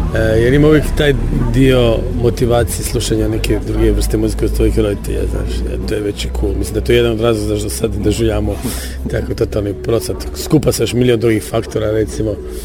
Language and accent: Croatian; Germany; Ja sam odrastao u Njemačkoj, moj kao gastarbajtersko dijete